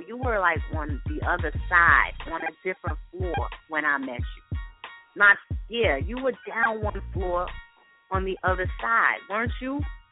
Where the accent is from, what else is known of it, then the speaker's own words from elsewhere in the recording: Stamford, Connecticut, United States; Now I'm from Stanford. How far could that be from Stanford?